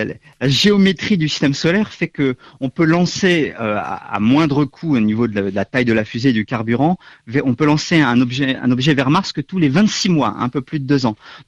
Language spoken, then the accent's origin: French; France; je suis français